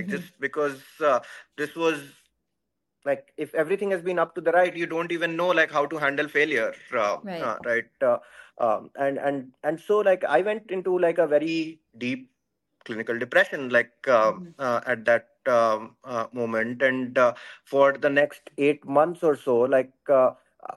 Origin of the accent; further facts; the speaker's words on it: India; English is a second language; I come from India. Like I think like I grew up like in a family of like civil servants in general.